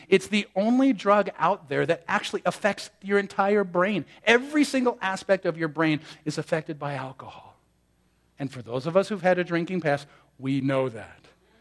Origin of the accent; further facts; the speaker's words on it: Michigan, United States; also born or lived in Ohio; I was born in Ohio, grew up in Michigan. All my formative years went to school in a Roman Catholic school.